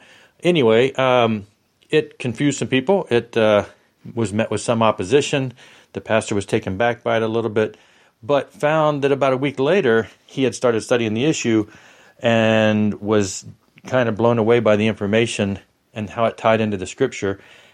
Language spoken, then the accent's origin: English; Virginia, United States; I am from Virginia.